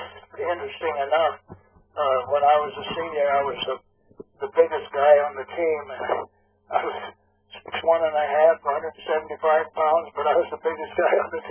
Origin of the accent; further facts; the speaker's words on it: Ord, Nebraska, United States; I was born and raised on a farm 2 miles west of Ord, Nebraska, right in the center of the state.